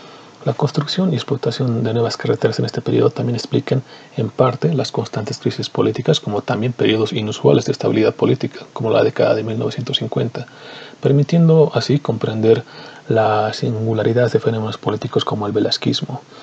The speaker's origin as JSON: {"language": "Spanish", "country": "Bolivia", "said": "soy boliviano"}